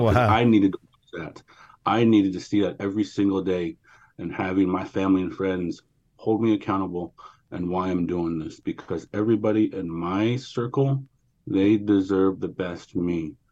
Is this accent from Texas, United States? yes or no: no; Metlakatla, Alaska, United States; I'm from Metlakatla, Alaska, you know